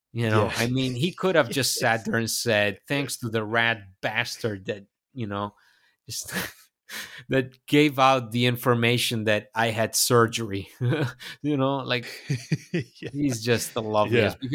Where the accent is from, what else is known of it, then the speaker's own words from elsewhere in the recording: Bologna, Emilia-Romagna, Italy; It's my hometown. Where I have my roots.